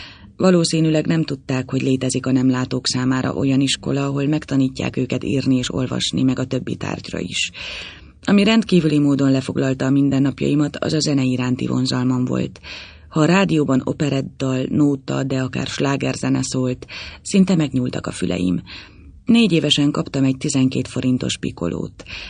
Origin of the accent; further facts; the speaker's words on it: Komló, Baranya, Hungary; born there; Komlón születtem.